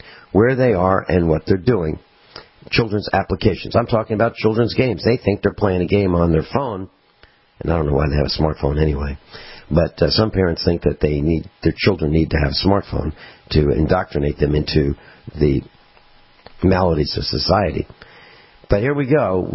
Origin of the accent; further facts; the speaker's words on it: East Coast, United States; When I was growing up on the East Coast, I lived in a neighborhood, and each family had about 1 acre of land.